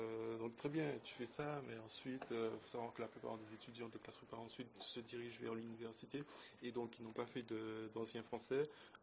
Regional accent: Guadeloupe, France; moved away as an adult; also born or lived in Martinique; now in Aix-en-Provence, France; je suis originaire de Guadeloupe à la base, en fait. J'ai fait 18 ans en Guadeloupe, tiens. Et ensuite, quand j'ai eu mon bac, j'ai fait 2 ans de classe préparatoire en littéraire en Martinique. Et après ces 2 années-là, je suis venu à Aix, en fait.

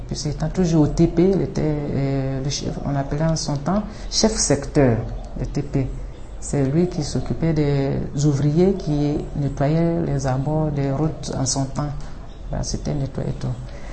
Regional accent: Komokonwa, Vallée du Bandama, Côte d’Ivoire; born there; Je suis née à Komokonwa. C'est un peu loin, écrit, dans la région de Sakassou. Sakassou actuelle.

